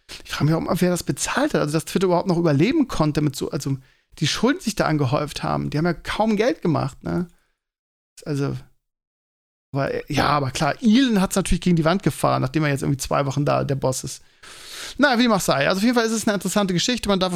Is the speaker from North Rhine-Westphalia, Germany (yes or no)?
no; Bremen, Germany; now in Hamburg, Germany; kenne ich als Bremer nicht den Begriff.